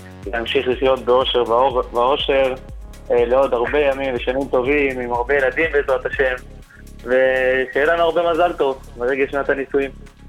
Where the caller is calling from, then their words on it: Modi'in, Central District, Israel; אני ממודיעין לי.